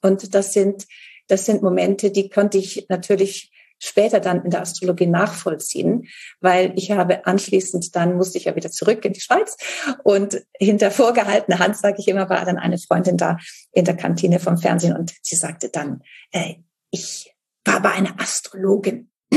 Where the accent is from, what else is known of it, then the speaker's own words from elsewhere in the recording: Northern Germany, Germany; ich bin auf einem Bauernhof aufgewachsen in Norddeutschland